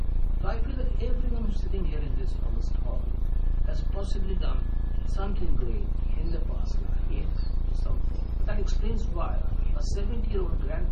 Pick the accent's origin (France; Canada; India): India; West Bengal; I'm from the Holy Land, India, as it's called. So very specific, from West Bengal, very near to the Navadvip.